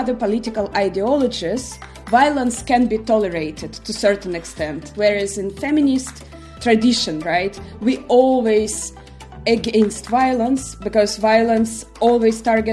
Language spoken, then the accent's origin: English; Zhytomyr, Zhytomyr Oblast, Ukraine; I'm from Zhytomyr, Ukraine, and that's where my family lives, my grandma, my aunt, my uncle, my cousins, and lots of friends as well.